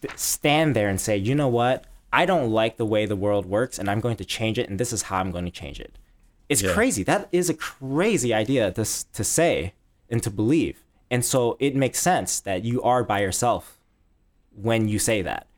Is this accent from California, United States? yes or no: yes; Oakland, California, United States; So I grew up in California in this place called Oakland. You know, I moved around a lot as a kid.